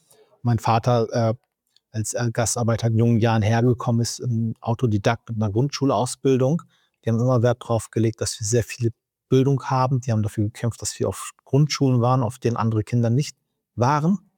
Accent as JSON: {"language": "German", "region": "Bremen", "country": "Germany", "said": "ich komme aus Bremen"}